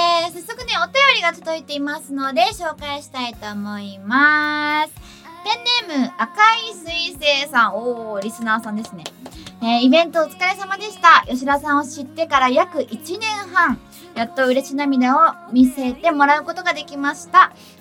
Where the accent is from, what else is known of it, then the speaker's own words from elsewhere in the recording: Yachimata, Chiba, Japan; 私の地元千葉県八街市の夏祭りに出演させていただきます。